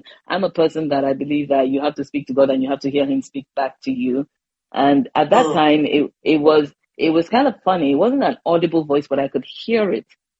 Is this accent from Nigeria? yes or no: yes; Lagos, Nigeria; I was born in Lagos. I lived in GRA, went to Grange International School, which is like a mini England in Nigeria. I spoke Yoruba by default